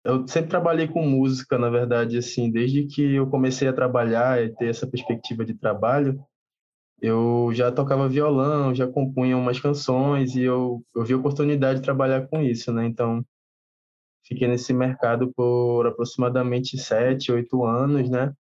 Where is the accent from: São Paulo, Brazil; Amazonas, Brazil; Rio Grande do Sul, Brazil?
Amazonas, Brazil; Manaus; Sou aqui de Manaus, no Amazonas.